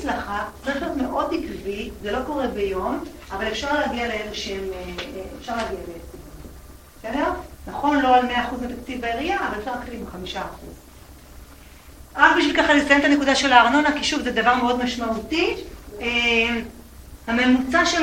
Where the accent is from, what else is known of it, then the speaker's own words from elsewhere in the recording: Netanya, Central District, Israel; גדלתי בנתניה